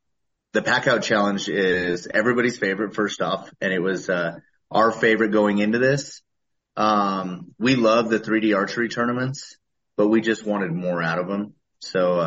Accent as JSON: {"language": "English", "region": "Colorado", "country": "United States", "tie": "born or raised there", "said": "Yeah, so me first, I am born and raised in Colorado. I grew up hunting."}